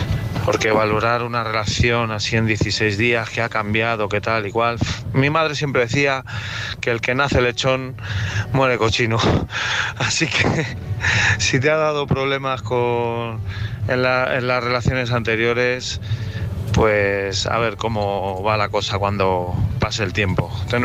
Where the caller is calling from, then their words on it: Madrid, Community of Madrid, Spain; de Madrid.